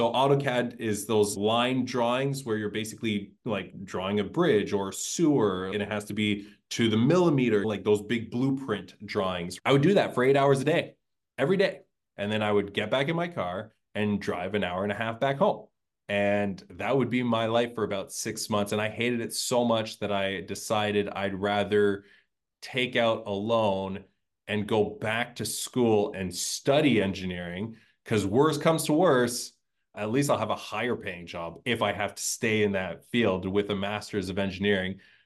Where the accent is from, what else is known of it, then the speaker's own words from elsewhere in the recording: Ontario, Canada; also born or lived in Montreal, Canada; I am from just outside of Toronto, Canada. I was born in Montreal, which is about a 6-hour drive from Toronto, if you're not familiar with Canada and the region there. But obviously, Montreal is a more French speaking. I grew up, that was my first language, is French.